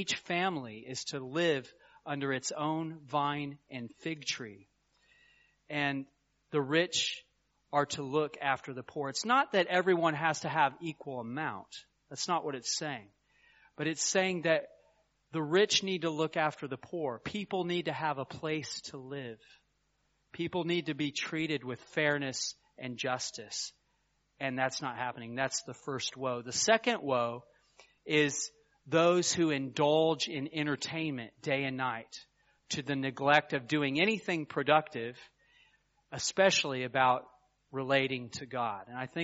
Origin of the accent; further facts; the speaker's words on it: Kansas, United States; I saw this happen. I'm from Kansas.